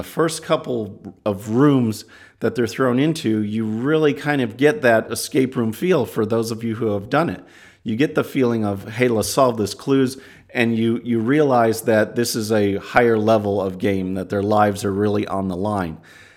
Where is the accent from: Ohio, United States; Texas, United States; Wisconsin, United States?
Texas, United States; Houston; There's multiple ones here in my hometown of Houston, and they're a lot of fun.